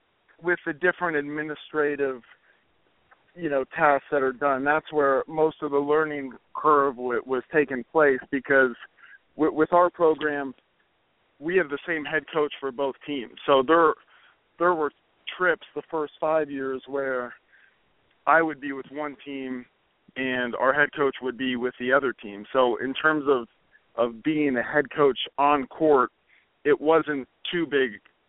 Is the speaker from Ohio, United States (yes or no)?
yes; Cincinnati, Ohio, United States; So I am from Cincinnati, Ohio, myself, and that is where Xavier University is located.